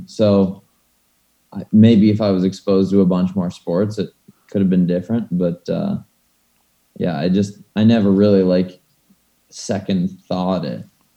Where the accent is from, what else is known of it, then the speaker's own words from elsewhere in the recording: Anchorage, Alaska, United States; I'm an athlete on the U.S. cross-country ski team, and I'm from Anchorage, Alaska. I'm 20 years old.